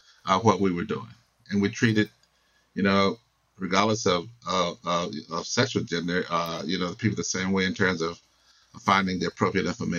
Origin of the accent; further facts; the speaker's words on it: the South, United States; Well, it was more interesting than that because in the 60s and I grew up in the South.